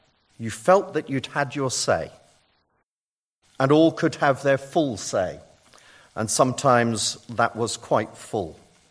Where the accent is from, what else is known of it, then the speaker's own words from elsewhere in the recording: Northern Ireland, United Kingdom; moved away; you can't take Northern Ireland from the boy. And we had this common, I believe, expat feeling about being Northern Irish, which stayed with us